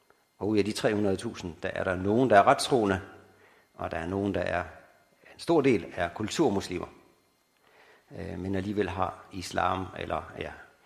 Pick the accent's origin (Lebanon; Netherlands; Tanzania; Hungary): Tanzania; Og jeg er født, jeg er opvokset i Tanzania, og har arbejdet der siden, og boet der sammenlagt i 22 år.